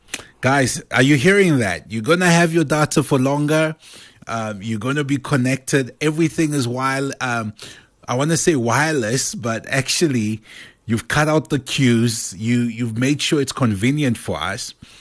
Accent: South Africa; You know, as South African consumers, when we think of networks, we just know four different networks

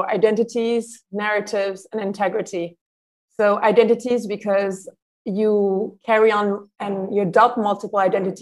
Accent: Côte d’Ivoire; if I tell them I'm from the Ivory Coast, they often look at me like, well, where are you really from?

